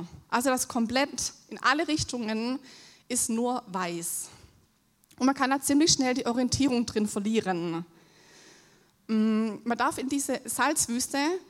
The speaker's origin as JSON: {"language": "German", "region": "Baden-Württemberg", "country": "Germany", "said": "ich bin Theologiestudentin und bin jetzt seit 5 Wochen in Hamburg. Ich komme aus dem Süden, aus der Nähe von Stuttgart und mir wurde auch schon sehr oft gesagt, dass das nicht zu überhören ist."}